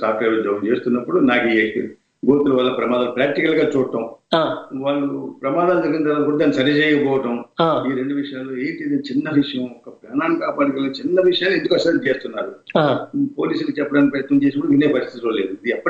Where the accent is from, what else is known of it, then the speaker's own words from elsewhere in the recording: Errapudi, Andhra Pradesh, India; మాది పశ్చిమ గోదావరి జిల్లా ఎర్రపూడి దేవరపల్లి మండలం. మాది సామాన్య వ్యవసాయ కుటుంబం.